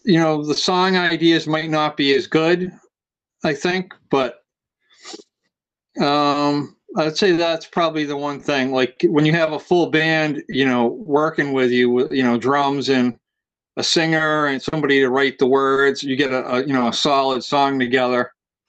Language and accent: English; Massachusetts, United States; And I'm from Cape Cod, Massachusetts. And I was on the radio for a while.